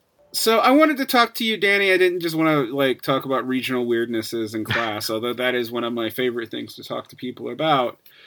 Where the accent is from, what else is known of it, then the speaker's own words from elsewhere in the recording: Georgia, United States; I'm from Central Georgia, which is not part of Appalachia.